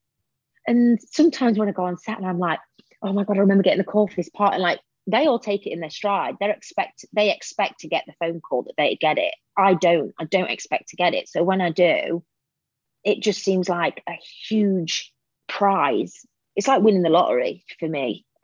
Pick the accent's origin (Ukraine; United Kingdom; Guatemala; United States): United Kingdom; Derby, East Midlands; You know, I come from Derby. I went to just a normal school.